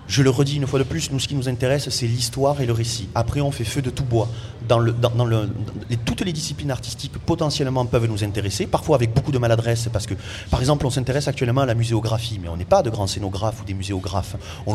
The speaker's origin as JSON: {"language": "French", "region": "Occitanie", "country": "France", "said": "un paysan du Rouergue, ma région d'origine"}